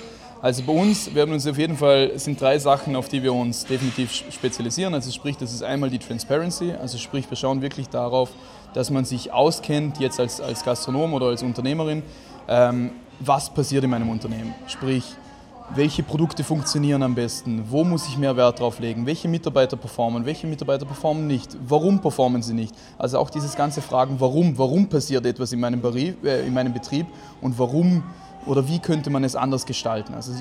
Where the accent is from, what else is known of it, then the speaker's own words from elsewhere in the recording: Vorarlberg, Austria; born there; Alles Gründer aus Vorarlberg, sprich sind alle gebürtig in Vorarlberg.